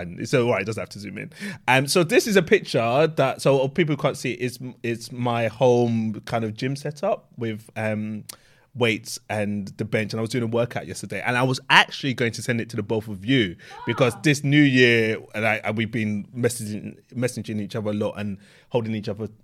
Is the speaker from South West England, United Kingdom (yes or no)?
no; London, United Kingdom; I'm East London in my heart. I grew up in East, then moved out a little bit.